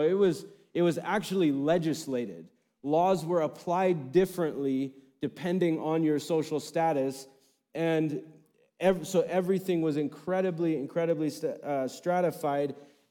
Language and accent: English; United States; I think maybe for some of us as proud Americans, we can relate. Like we love being an American